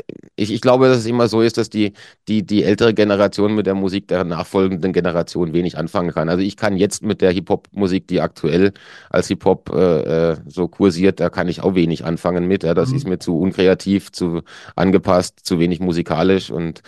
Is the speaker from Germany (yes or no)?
yes; Baden-Württemberg, Germany; also ich komme nicht direkt aus Baden-Baden, sondern aus einem kleinen Dorf da in der Nähe oder so eine Kleinstadt, ja, da in der Nähe.